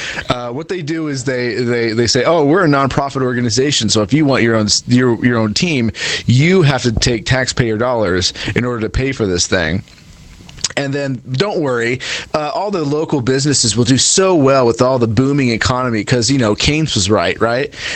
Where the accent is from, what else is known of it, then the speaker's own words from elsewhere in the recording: Riverside, California, United States; now in Las Vegas, United States; Las Vegas, my wonderful hometown here, actually my hometown's Riverside, California, but my adopted home, Las Vegas, Nevada, is now getting the Raiders.